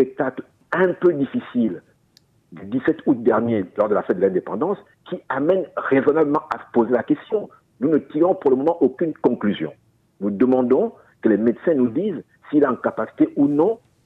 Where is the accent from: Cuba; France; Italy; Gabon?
Gabon; je suis gabonais